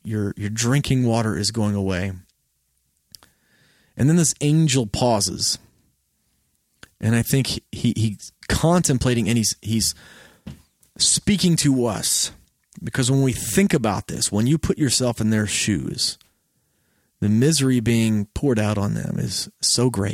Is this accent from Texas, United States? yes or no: yes; Texas, United States; You know, I'm from Texas, and I can totally see that happening.